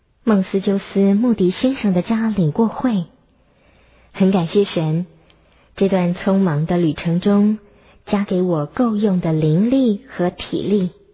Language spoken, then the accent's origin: Chinese; China; 马里逊是第一位远渡重洋把福音带给我们中国人的宣教士